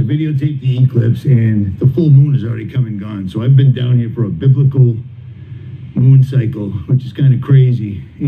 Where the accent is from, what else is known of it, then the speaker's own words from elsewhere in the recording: Boston, Massachusetts, United States; accent: Boston; I had one lady give me shit because of my Boston accent.